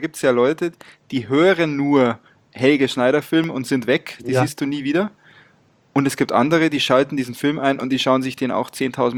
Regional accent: Bavaria, Germany; also ich komme ja aus dem Chiemgau.

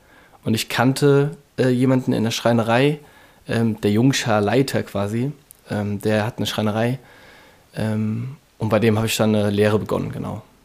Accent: Roxheim, Rhineland-Palatinate, Germany; Ich bin aufgewachsen in Roxheim, das ist in der Nähe von Bad Kreuznach bei Mainz, eine nahe Weinregion.

